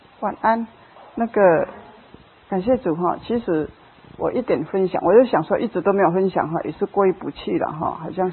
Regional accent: Taichung, Taiwan; 我是台中的，所以台中如果有课的话会到我们家，

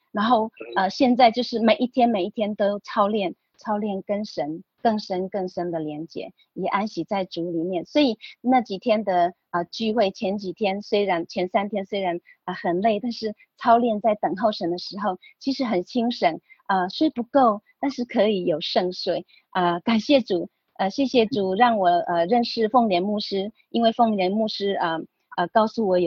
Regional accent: Taiwan; now in Lijiang, China; 因为我在丽江，我是台湾人

